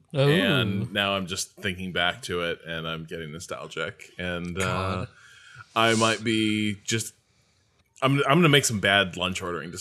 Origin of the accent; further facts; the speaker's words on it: Boston, Massachusetts, United States; I'm from Boston. Let me tell you what's going on in my neighborhood.